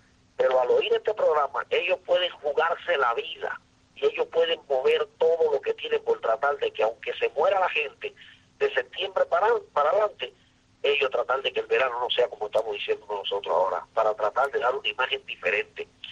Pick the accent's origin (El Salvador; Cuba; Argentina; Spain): Cuba; Es que yo soy cubano y vivo aquí, yo no tengo por qué irme de mi país.